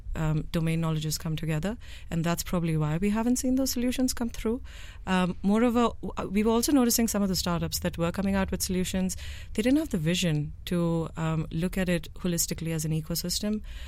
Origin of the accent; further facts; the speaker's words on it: India; moved away as an adult; also born or lived in United States; I grew up in India, and then went to the US to study.